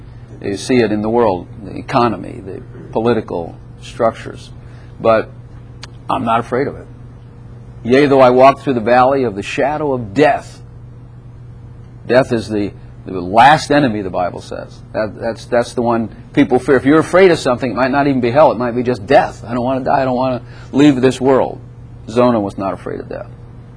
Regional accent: Chicago, Illinois, United States; And I grew up in the Chicago area, a rough mafia city.

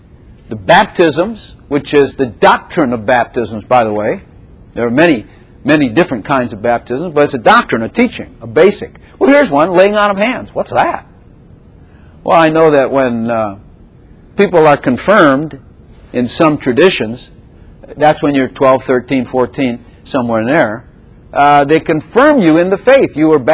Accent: Chicago, Illinois, United States; And I remember when I was from the Chicago area, Yankee land, I remember coming down south

